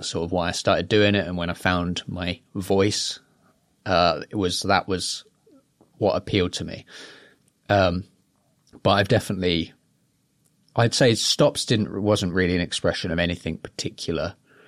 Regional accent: Iceland; was about going back to my hometown in Iceland

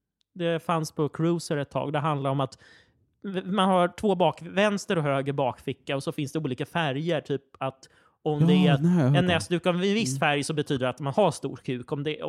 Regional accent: Sweden; utomlands så måste man alltid liksom lägga till några skämt på temat att man är svensk och typ att ja men jag är svensk

